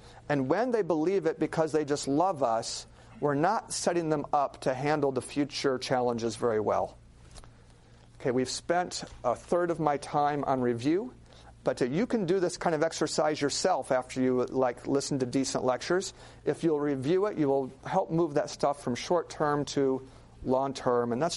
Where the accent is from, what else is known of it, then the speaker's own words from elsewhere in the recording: Alaska, United States; I grew up in Alaska watching a lot of TV.